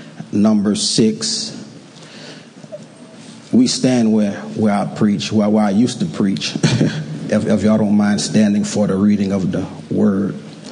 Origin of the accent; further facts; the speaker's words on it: Louisiana, United States; Now, I'm from Louisiana, and we don't mind protecting our stuff from Louisiana.